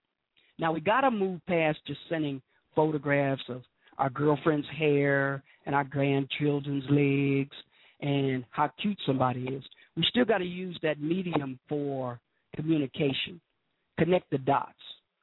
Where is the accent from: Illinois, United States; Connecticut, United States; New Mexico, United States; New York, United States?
Illinois, United States; Chicago; And I'll be back in Chicago soon, back home where I belong. I love Chicago. Chicago, Illinois is my hometown, and I love it.